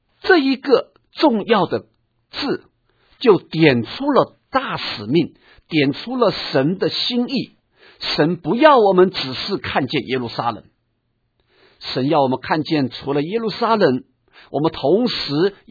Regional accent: China; 就像今天我们可能我们中国人会认为说，中国教会要复兴，我们中国要成为一个强大的一个国家

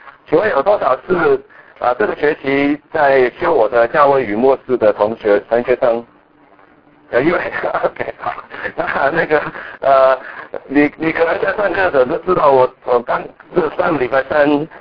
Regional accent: Hong Kong; now in United States; 我是在香港出生跟长大的，但是我离开香港已经超过30年了哈、啊。我是1979年来到美国啊

